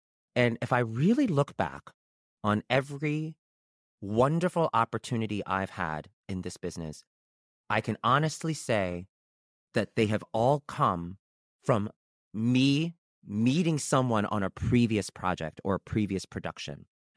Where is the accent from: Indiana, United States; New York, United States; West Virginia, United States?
New York, United States; New York City; Manhattan was Chinatown to us. And I grew up in Brooklyn. So we took the train to Chinatown.